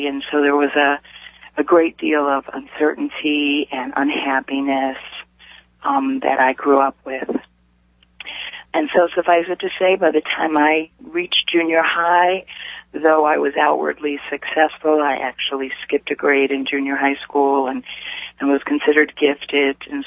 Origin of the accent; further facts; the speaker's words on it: New York City, New York, United States; I never heard the gospel of Jesus Christ all my years growing up in New York City.